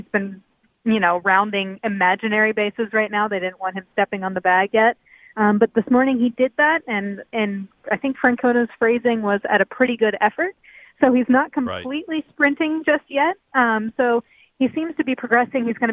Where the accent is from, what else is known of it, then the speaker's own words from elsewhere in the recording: Chambersburg, Pennsylvania, United States; Yeah, South Central Pennsylvania. It's Chambersburg. No one's ever heard of it